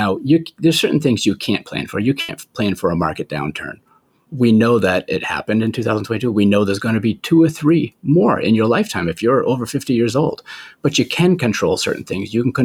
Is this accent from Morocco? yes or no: no; Biddeford, Maine, United States; now in Scarborough, United States; But also I'm from the area. I grew up in Biddeford. I went away to college in New Hampshire and now I'm living in Scarborough and my office is in Saco. So I never really left this area.